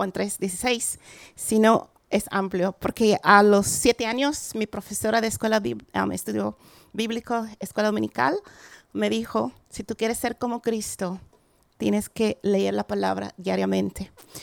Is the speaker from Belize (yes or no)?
yes; Belize; first language English; Spanish is a second language; Caribe, entre México y Guatemala. Y fue una colonia británica, por eso nosotros hablamos el inglés como nuestro idioma materno.